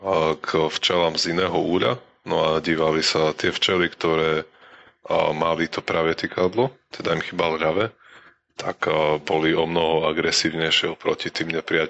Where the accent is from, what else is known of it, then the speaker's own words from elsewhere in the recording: Spiš, Slovakia; Ja som zo Spiša, ja to môžem nevedieť.